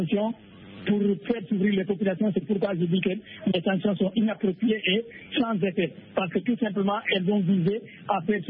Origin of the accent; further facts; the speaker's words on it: Senegal; Je suis sénégalais, je suis leur voisin.